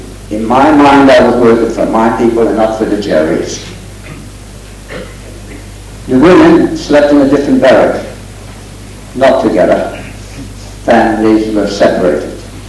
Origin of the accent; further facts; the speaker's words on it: London, United Kingdom; born there; also born or lived in Netherlands; I was born in London and I lived in Holland.